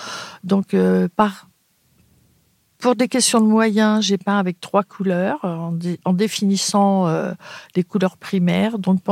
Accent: La Défense, Île-de-France, France; born there; je suis née à la Défense sous les bombardements. Donc, ça donne un peu mon âge aussi, en 43

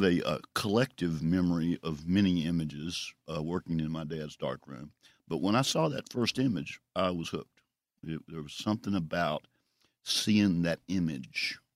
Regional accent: Jackson, Mississippi, United States; also born or lived in Greenwood, United States; My family moved to Jackson when I was two. So I grew up in the Broadmoor section of North Jackson.

